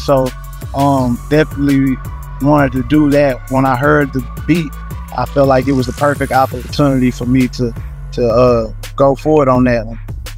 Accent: Orange, Texas, United States; Nah, I'm originally from Orange, Texas.

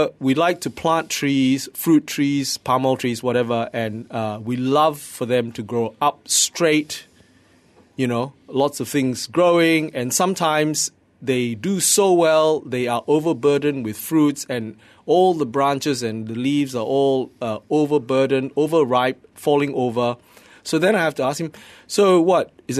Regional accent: Malaysia; at least as a Malaysian citizen and trying to vote and figuring it out from what I read

